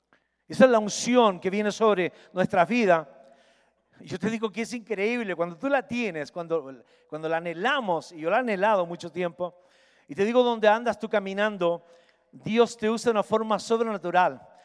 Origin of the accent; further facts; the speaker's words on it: Chile; moved away as an adult; also born or lived in Ecuador / Sweden; Soy chileno, pero a los 21 años dejé Chile y me fui a Ecuador, primero 2 años.